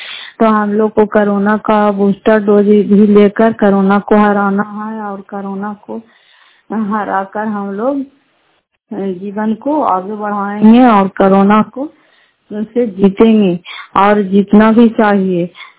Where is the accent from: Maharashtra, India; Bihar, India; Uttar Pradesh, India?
Bihar, India; Fatehpur; घर फतेहपुर पंचायत मसौटा जिला नालंदा सराय ब्लॉक की निवासी हूँ